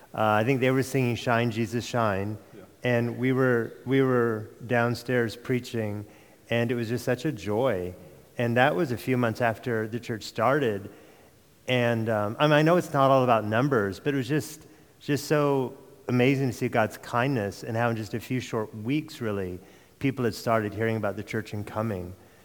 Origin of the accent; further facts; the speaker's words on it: Portland, Oregon, United States; also born or lived in Honolulu, United States; I grew up in Oregon because my parents divorced and my mom moved to be near her parents in a suburb of Portland.